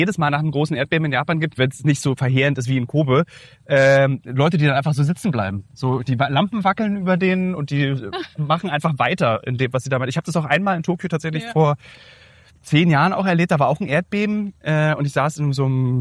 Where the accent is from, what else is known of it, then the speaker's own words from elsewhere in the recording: Berlin, Germany; als Berliner